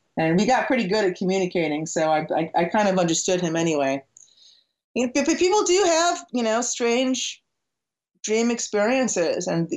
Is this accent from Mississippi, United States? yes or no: no; Buffalo, New York, United States; I mean, I was from Buffalo, New York.